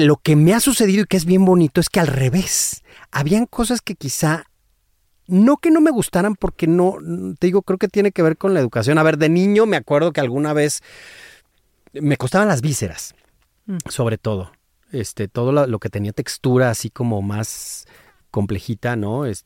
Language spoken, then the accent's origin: Spanish; San Luis Potosí, Mexico; yo soy de San Luis Potosí, no es una región, y del centro, o sea, de la capital, entonces esa es una zona que no es muy rica en ingredientes, ¿no? Porque es el altiplano, sí. Es desierto